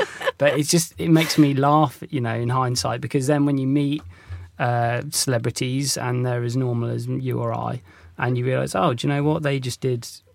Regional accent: South West England, United Kingdom; I noticed this when I was growing up in North Devon.

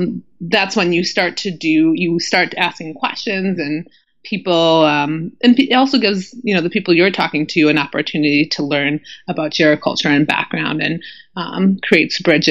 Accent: United States; staying somewhere outside of my home country, the U.S., for a longer period of time

